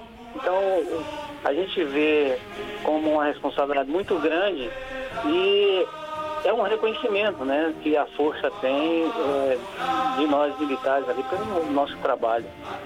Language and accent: Portuguese; Santa Luz, Bahia, Brazil; born there; also born or lived in Feira de Santana; É, eu sou baiano. Sim. Eu nasci no sertão da Bahia, em Santa Luz, né? E morei muito tempo em Feira de Santana